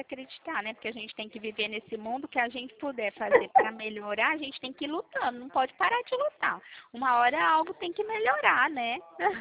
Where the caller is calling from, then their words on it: Pirassununga, São Paulo, Brazil; Eu falo do estado de São Paulo, eu falo da cidade de Pirassununga.